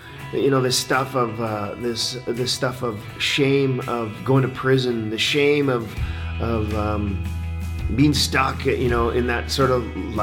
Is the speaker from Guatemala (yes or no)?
no; Jos, Plateau, Nigeria; born there; My story goes back to Nigeria. I was born in Jos, Nigeria, Africa. My parents were missionaries there. I grew up in the church.